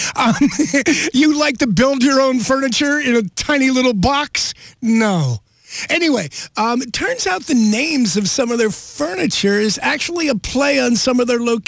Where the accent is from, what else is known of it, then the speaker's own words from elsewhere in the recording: Ireland; not just because I'm an Irishman